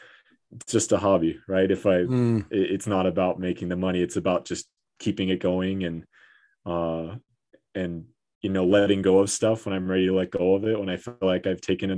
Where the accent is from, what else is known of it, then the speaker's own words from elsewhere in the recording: Arizona, United States; also born or lived in Utah; now in Denver, United States; So I'm from Arizona actually. So, grew up in Arizona. That's where I met my wife as well. We went to high school together, and then, went to Utah for my undergraduate, and now I'm in Denver for dental school.